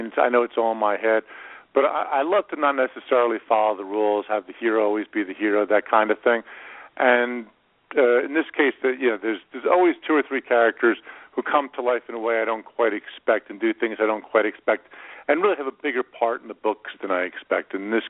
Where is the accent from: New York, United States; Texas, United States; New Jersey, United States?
New Jersey, United States; I compare it to driving from my hometown of New Jersey out to Seattle or L.A., out to L.A.